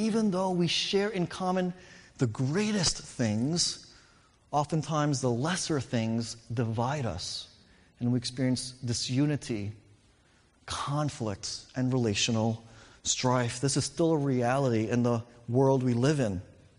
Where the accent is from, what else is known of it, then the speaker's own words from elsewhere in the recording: New York, United States; By that point, you know, English became my primary language. Growing up in New York most of my life, I dressed like a New Yorker. You know, I acted and talked like a New Yorker, right?